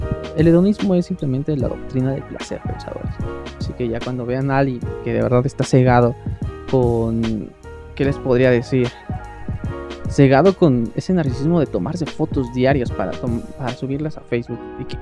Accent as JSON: {"language": "Spanish", "country": "Mexico", "said": "Repito, somos de México, bueno, los que escuchan somos de México y creo que es algo muy común aquí."}